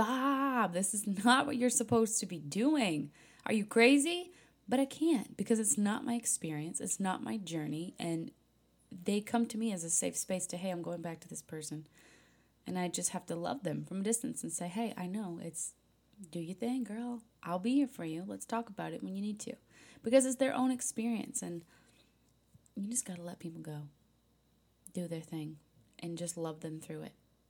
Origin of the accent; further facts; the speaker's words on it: New England, United States; also born or lived in Indiana / Kentucky; I grew up in New England, was born and raised in southern Indiana-Kentucky border.